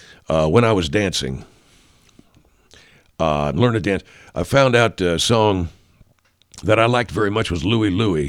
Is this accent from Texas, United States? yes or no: yes; San Antonio, Texas, United States; what I remember about Christmas growing up is I grew up in San Antonio, Texas